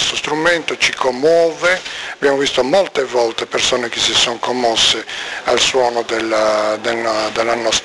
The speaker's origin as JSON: {"language": "Italian", "region": "Sardinia", "country": "Italy", "said": "Noi forse lo snobbiamo anche come sardi, a parte il fatto che non è conosciuto in continente, però anche noi sardi siamo portati un po' a ritenerlo uno strumento non di prima serie."}